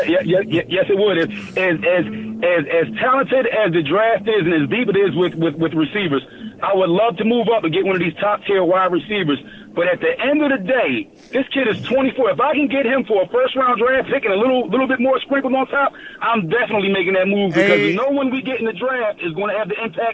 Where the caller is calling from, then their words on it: Philadelphia, Pennsylvania, United States; calling from South Philly